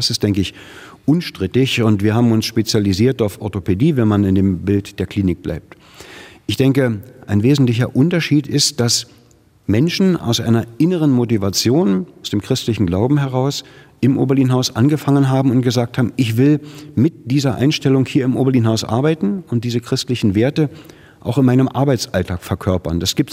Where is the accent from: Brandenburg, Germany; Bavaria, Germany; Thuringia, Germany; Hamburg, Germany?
Brandenburg, Germany; Potsdam; weil wir hier als Potsdamer am Stadtrand von Berlin leben